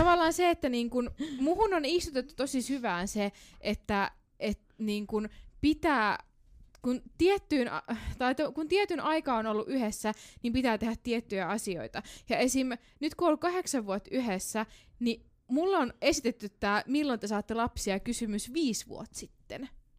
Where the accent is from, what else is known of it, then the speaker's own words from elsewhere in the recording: Jyväskylä, Central Finland, Finland; Mäkin olen niinku Jyväskylästä